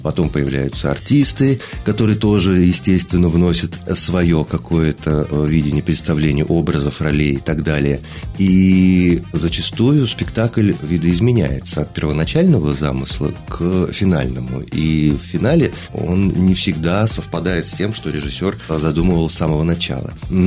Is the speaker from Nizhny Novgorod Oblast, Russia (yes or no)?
yes; Nizhny Novgorod, Nizhny Novgorod Oblast, Russia; Тем более, учитывая, что я нижегородец, а история происходит как раз на территориях современного Нижнего Новгорода